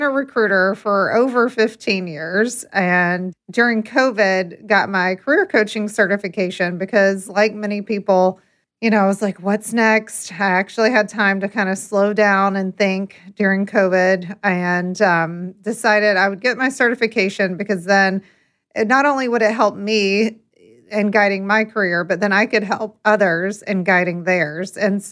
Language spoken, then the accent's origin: English; North Carolina, United States; My fun fact is that I grew up on a farm. Oh. I'm from Eastern North Carolina and grew up on a pig farm.